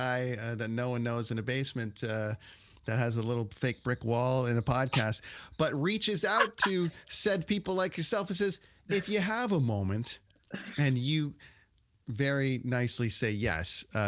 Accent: Ontario, Canada; I grew up in Ontario.

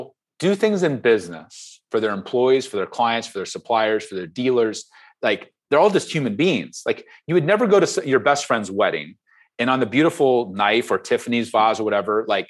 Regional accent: Ohio, United States; Well, I'm a farm kid. I grew up in Ohio. I grew up milking goats every morning.

